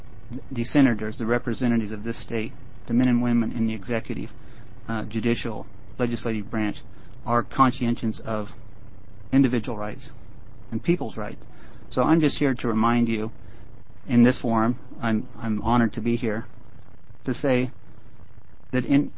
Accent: Kansas, United States; also born or lived in Oregon; And by the way, I was born in Oregon. I'm a Webfoot. I grew up in Kansas, so I'm a Jayhawk.

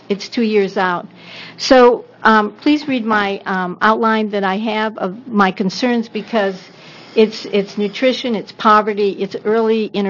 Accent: Gales Creek, Oregon, United States; And I'm from Gales Creek

